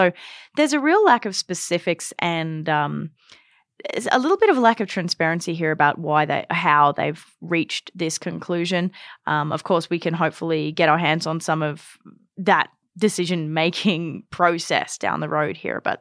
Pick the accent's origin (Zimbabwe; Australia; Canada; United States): Australia; I remember growing up in Australia, we used to have off-peak and peak power rates.